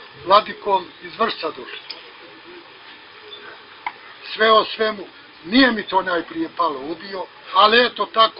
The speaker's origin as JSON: {"language": "Serbian", "region": "Herzegovina", "country": "Bosnia & Herzegovina", "said": "Iz Hercegovine sam došao ovdje da posjetim ovaj naš Hristovi hram"}